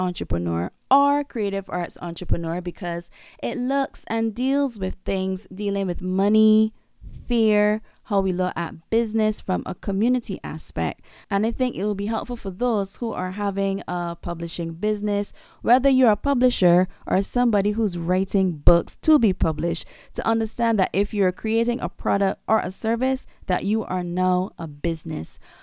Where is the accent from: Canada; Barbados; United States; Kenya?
Barbados; from Barbados